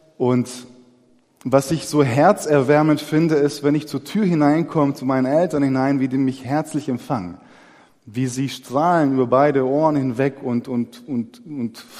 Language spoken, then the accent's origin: German; Southern Germany, Germany; Als ich dann unten war in Süddeutschland, in meiner Heimat, habe ich gemerkt, als ich so runtergefahren bin